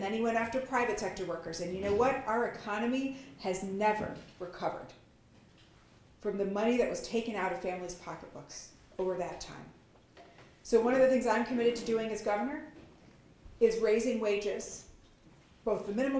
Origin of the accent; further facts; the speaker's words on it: Wisconsin, United States; also born or lived in Marshfield; I was born in Marshfield, Wisconsin. I spent my early years in rural Taylor County, where my family lived in a one-room schoolhouse and I had a pet goat. Our closest neighbors were Amish.